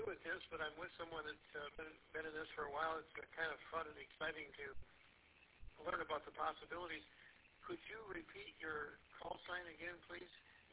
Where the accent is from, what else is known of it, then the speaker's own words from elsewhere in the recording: Michigan, United States; of course, I'm from Michigan, I think